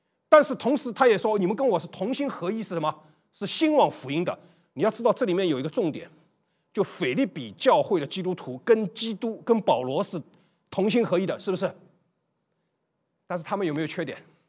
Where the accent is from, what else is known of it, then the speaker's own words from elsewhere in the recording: China; 我们中国人领圣餐要不要用茅台？